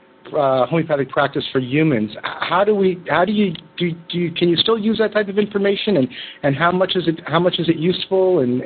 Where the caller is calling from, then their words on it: Japan; It's probably the fact that I'm calling from Japan